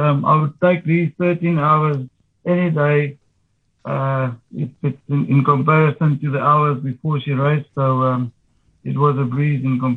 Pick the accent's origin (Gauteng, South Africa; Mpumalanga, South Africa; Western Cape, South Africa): Gauteng, South Africa; Pretoria; She grew up in Johannesburg and I'm from Pretoria